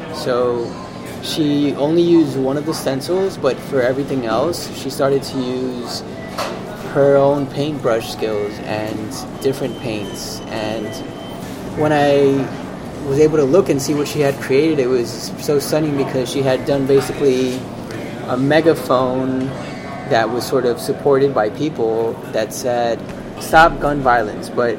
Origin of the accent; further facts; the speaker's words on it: Colombia; I am from Colombia. I still have my grandmother and my uncles down in Medellin and in other parts of Colombia.